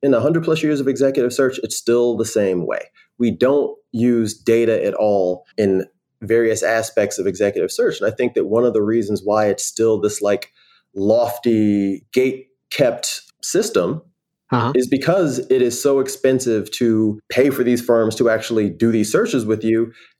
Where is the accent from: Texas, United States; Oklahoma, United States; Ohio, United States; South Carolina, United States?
Ohio, United States; Cleveland; So, like you, had some familiarity with the 216, born and bred in Cleveland, Ohio.